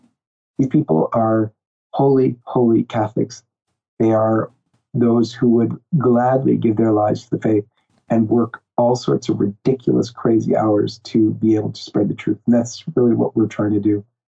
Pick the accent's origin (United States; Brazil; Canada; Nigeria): Canada; I'm a Canadian, so maybe I'm a little bit more reserved.